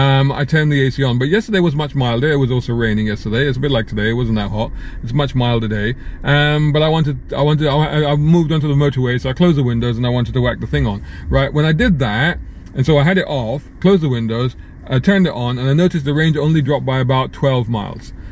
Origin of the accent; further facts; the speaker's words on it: Saudi Arabia; I remember way, way back growing up in Saudi Arabia in the 80s